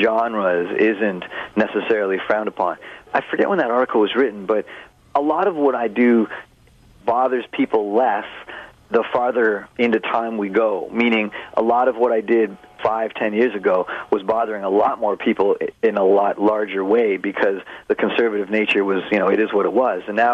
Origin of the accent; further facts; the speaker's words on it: Brooklyn, New York, United States; I mean, I'm from Brooklyn. I came up in Brooklyn, so that kind of concept is that's unheard of, right?